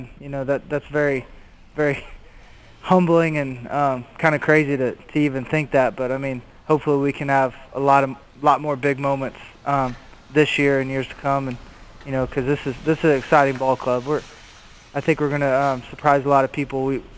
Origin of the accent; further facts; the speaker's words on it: Tennessee, United States; now in Pittsburgh, United States; No, I grew up in Tennessee, so I hadn't heard a lot about Pittsburgh